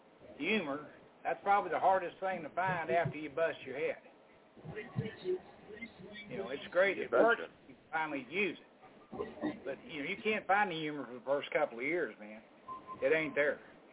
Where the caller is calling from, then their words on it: Dallas, Texas, United States; Yeah, Dallas, Texas.